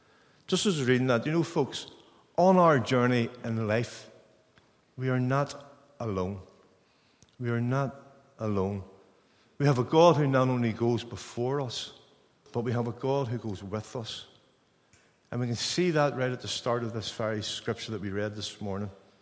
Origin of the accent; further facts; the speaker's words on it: Ireland; I'm from Ireland, so I will try to slow down